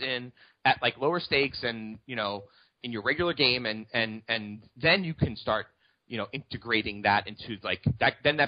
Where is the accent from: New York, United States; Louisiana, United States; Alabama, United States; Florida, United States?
New York, United States; like, I can't deposit it all on Bovada because I'm from New York.